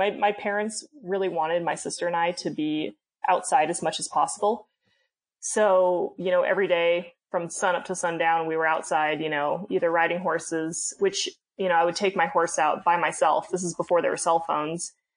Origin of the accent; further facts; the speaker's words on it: Jackson, United States; But yeah, no, I grew up in Jackson for the most part.